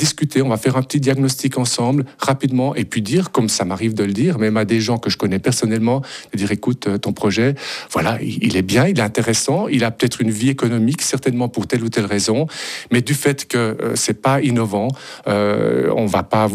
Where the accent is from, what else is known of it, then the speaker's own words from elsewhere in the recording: Boncourt, Jura, Switzerland; born there; de revenir dans le Jura, puisque je suis né à Boncourt, donc dans le Jura.